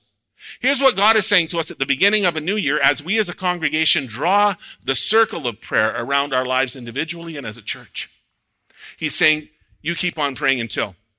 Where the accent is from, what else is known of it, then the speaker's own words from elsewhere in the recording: Ontario, Canada; here in Alberta we have some wild blueberries, but where I grew up in Northern Ontario, we have wild blueberries everywhere.